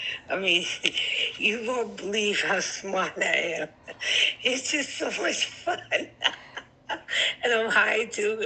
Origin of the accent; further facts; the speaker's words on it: New York, United States; I'm a New Yorker. We're mean.